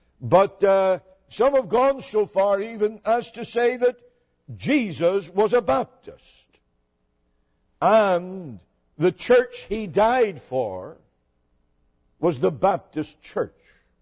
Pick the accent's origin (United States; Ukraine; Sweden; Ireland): Ireland; I come from Ireland